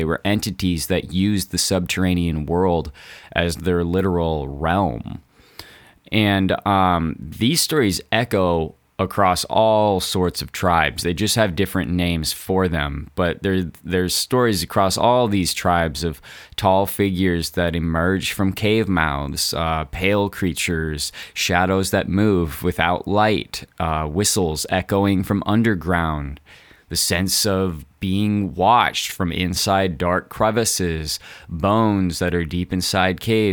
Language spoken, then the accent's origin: English; Missouri, United States; I grew up in Missouri, where there's just a shit ton of nasty, dirty cliff caves.